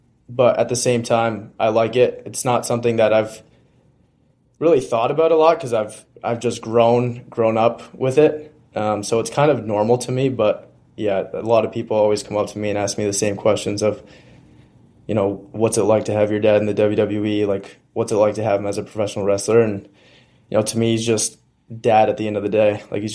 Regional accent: Peterborough, Ontario, Canada; So I played lacrosse and hockey growing up in Peterborough.

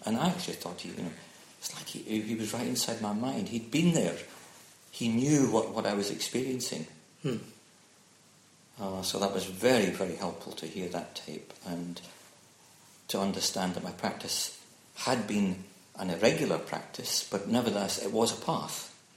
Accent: Dundee, Scotland, United Kingdom; also born or lived in Aberdeen; Still in my second hometown. I was born in Aberdeen but then moved to Dundee.

